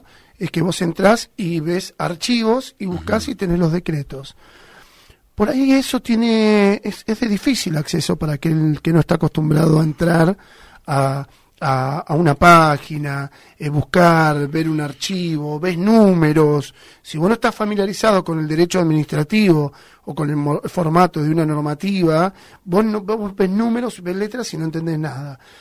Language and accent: Spanish; Pinamar, Buenos Aires Province, Argentina; habemos muchos chicos nacidos y criados en Pinamar, que tenemos una identidad que está innata en nosotros, que es inherente a nuestra construcción como sujetos dentro de esta comunidad que crecimos, que es la identidad del lugar